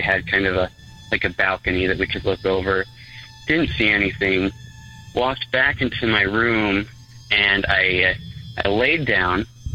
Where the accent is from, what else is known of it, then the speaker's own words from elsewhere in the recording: Utah, United States; I'm from Utah, so safe guess, I am Mormon.